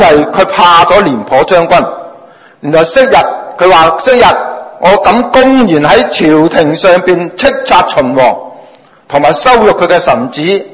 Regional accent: China; 唉，我哋中国人有句说话，机会仲唔理，一语砌你啊，系咪？

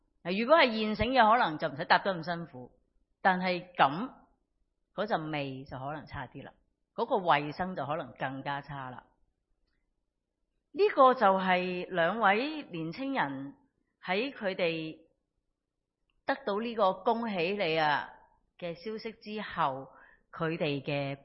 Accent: Hong Kong; 我哋嘅香港有好多好嘢嘅，而且我哋香港人有好多好嘅质素嘅。

